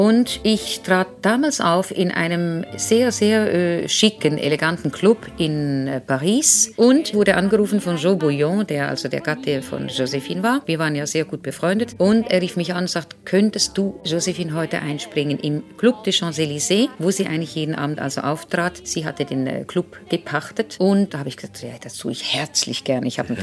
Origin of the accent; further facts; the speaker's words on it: Switzerland; als Schweizer Ambassadrice in dieser einstündigen Show aufzutreten